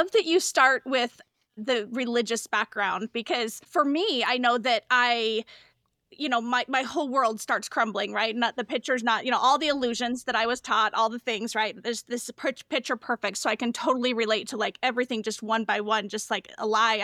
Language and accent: English; Salt Lake City, Utah, United States; So I'm from Salt Lake City, Utah, Mormon housewives, that whole idea